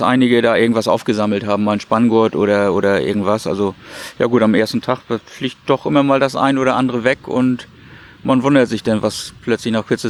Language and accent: German; Schleswig-Holstein, Germany; Und für mich als Schleswig-Holsteiner ist natürlich immer die Verlockung groß, hier die nächste Abfahrt nach Preetz oder nach Wankendorf-Plön, wo auch immer, hinzunehmen.